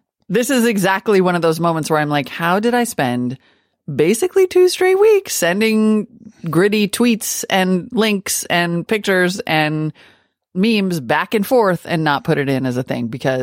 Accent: Canada; saying being Canadian, I couldn't really weigh into

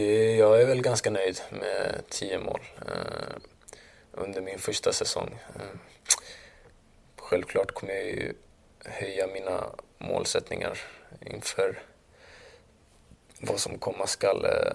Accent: Solna, Stockholm County, Sweden; Med tanke på att jag är född i Solna, uppväxt i Solna och har spelat

